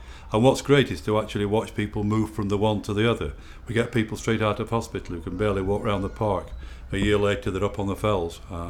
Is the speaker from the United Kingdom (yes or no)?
yes; Clitheroe, North West England, United Kingdom; I'm 66 years old and I come from Clitheroe in Lancashire.